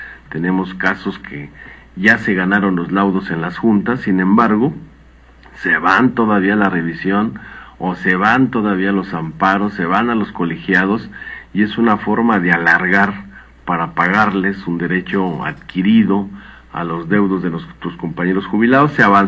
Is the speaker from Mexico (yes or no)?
yes; Mexico; eso nos va a permitir replantearnos como mexicanos, un país donde no se quede solamente en los libros de historia los abusos de autoridad